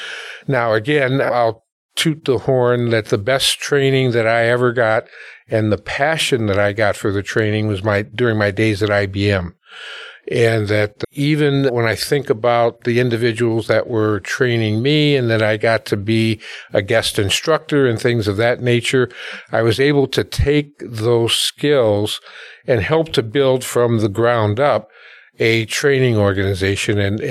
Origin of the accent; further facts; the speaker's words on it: Milwaukee, Wisconsin, United States; So I was born and raised in Milwaukee.